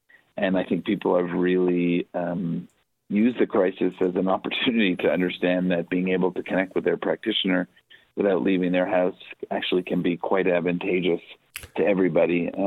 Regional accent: Montreal, Quebec, Canada; I'm born and raised in Montreal, Quebec, and so Canada is obviously dear to me.

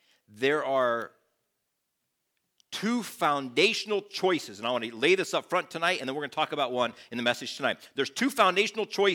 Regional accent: Clona, Iowa, United States; moved away as an adult; also born or lived in Grenada; now in Minnesota, United States; I grew up in Clona, Iowa, so that's Midwest, so there's a little connection there.

